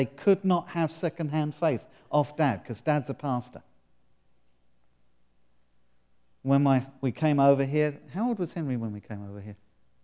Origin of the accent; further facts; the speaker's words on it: United Kingdom; And that's not just because I'm British.